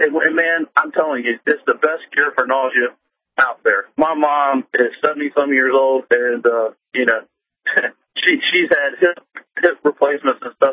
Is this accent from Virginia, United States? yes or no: yes; Virginia, United States; I drive a truck and. From Virginia, and man, I love you guys and your show, man.